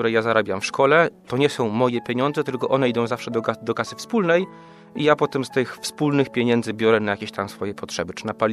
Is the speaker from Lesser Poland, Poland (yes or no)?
no; Bełchatów, Łódź Voivodeship, Poland; Ja pochodzę z Bełchatowa, to jest miejscowość około 120 km stąd, 2 godzinki samochodem, niecałe 2 godziny